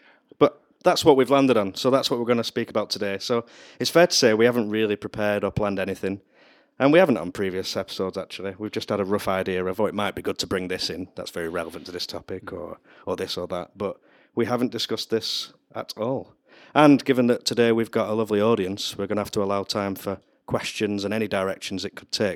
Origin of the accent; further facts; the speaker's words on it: North West England, United Kingdom; I'm from Lancashire. So travelled a couple of hours to get here today.